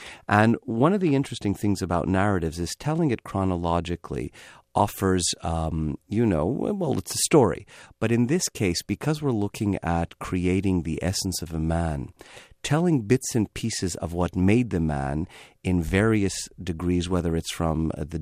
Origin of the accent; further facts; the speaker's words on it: Montreal, Quebec, Canada; Yiddish at home. And it was like a shtetl with washing machines. That's what I grew up in Montreal. Everybody spoke with an accent.